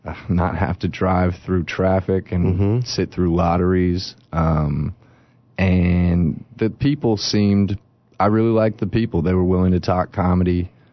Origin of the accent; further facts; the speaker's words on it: California, United States; And then I decided, since I'm from Southern California, my grandma lives in L.A.